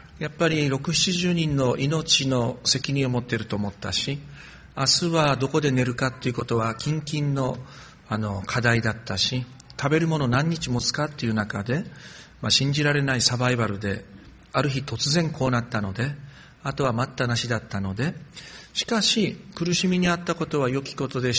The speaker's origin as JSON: {"language": "Japanese", "region": "Yamagata", "country": "Japan", "tie": "born or raised there", "said": "私の故郷の山形の樹氷蔵王を見に行ったのはよかったんですけれども"}